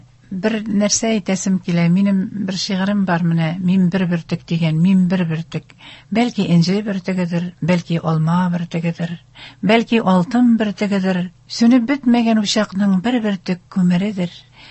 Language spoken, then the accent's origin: Tatar; Rybnaya Sloboda, Tatarstan, Russia; яшим, сөйеп яшим балык бистәсен. Һәм минем бөтен иҗатым, үземнең бөтен тормышым шушы үземнең районыма, туган җиремә